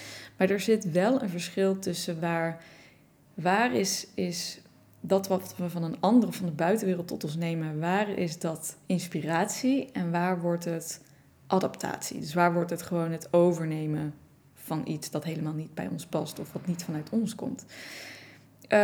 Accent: North Brabant, Netherlands; accent: Brabant; also born or lived in Amsterdam; Dus ik kom oorspronkelijk uit Brabant. Ik heb altijd een Brabants accent gehad. Daarna heb ik 10 jaar in Amsterdam gewoond. En mijn Brabants accent verdween weer een beetje. En ik ging weer wat meer ABN praten.

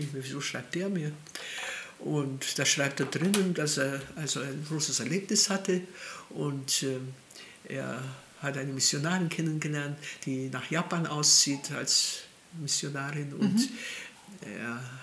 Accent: Transylvania, Romania; Transylvanie, habe ich gesagt. Ah, hat er gesagt, das wissen Sie? Habe ich gesagt, ja, das weiß ich, ist ja meine Heimat.

